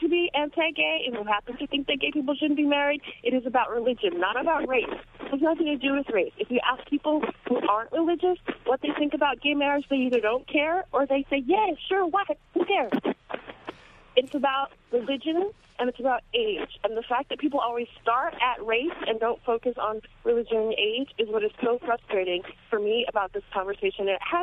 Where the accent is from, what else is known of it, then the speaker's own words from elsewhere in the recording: Jackson, Mississippi, United States; now in New York, United States; I live in Park Slope. I'm African American. I'm a lesbian, and I grew up in Jackson, Mississippi, in a very religious household.